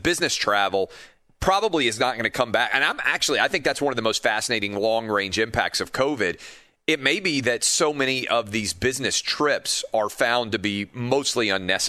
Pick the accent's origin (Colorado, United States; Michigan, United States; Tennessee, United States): Tennessee, United States; Nashville; My hometown of Nashville is now basically 100% open.